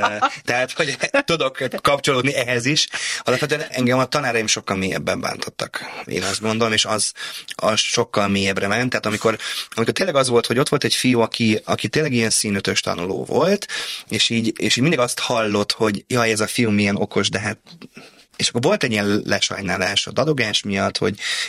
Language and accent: Hungarian; Veszprém County, Hungary; also born or lived in Pápa / Pécs; now in Budapest, Hungary; én a Balaton felvidékről származom, ahol van egyfajta tájszólás. Utána elkerültem Pápára, ahol van egy másik fajta. Elkerültem Pécsre, vagy 3. fajta, és mindig változott a tájszólásom. És amikor Pestre kerültem